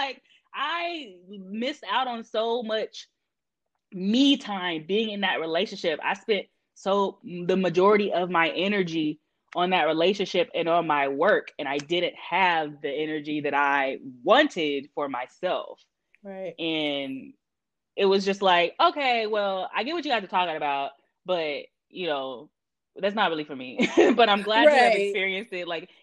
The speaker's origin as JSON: {"language": "English", "region": "the South", "country": "United States", "said": "I know how, like, I'm from the South."}